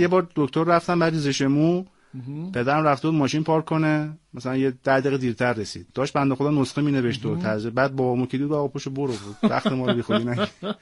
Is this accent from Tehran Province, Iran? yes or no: yes; Tehran, Tehran Province, Iran; ما کلا بچگیمون اونجا گذشت با پسر خاله ها و پسر داییم